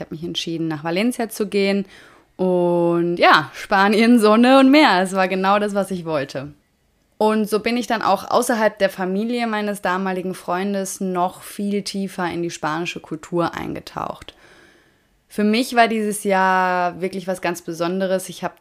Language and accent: German; Germany; wie sehr ich meine Heimat eigentlich vermisste und fing auch an, zum allerersten Mal Deutschland auf eine gewisse Art und Weise zu schätzen